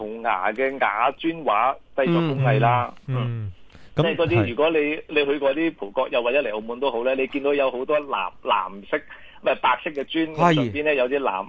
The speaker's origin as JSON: {"language": "Cantonese", "country": "China", "said": "作為中國人啊，咁呢啲嘅節日，我哋當然係重視啦"}